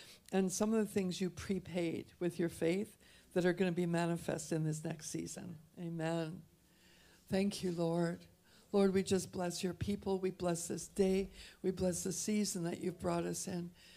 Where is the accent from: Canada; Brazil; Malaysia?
Canada; now in Phoenix, United States; I'm from Canada, and we have these things called geese.